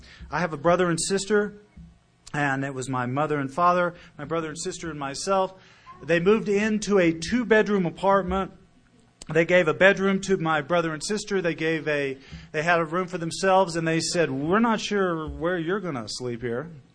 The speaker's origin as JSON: {"language": "English", "region": "Texas", "country": "United States", "tie": "born or raised there", "said": "And I was from Texas, shoot, you know. I mean, it's a rodeo, right? So I grew up in a family full of alcohol."}